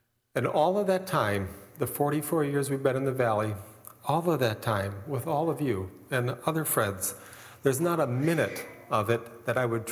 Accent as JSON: {"language": "English", "town": "Milwaukee", "region": "Wisconsin", "country": "United States", "said": "Gail's from Chicagoland, I'm from Milwaukee area, but we made this our home and we love it."}